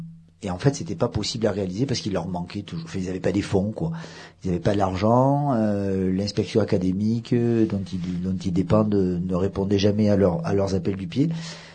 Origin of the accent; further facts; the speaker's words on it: Avignon, Provence-Alpes-Côte d'Azur, France; comme vous l'avez entendu dans l'accent et comme l'a dit Chloé, à l'origine on est d'origine d'Avignon, donc Provence